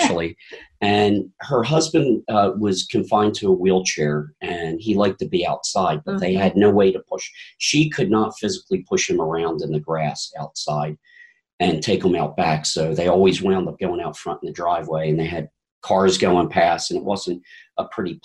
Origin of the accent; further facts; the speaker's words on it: New Jersey, United States; So I grew up in New Jersey near a place called E.P. Henry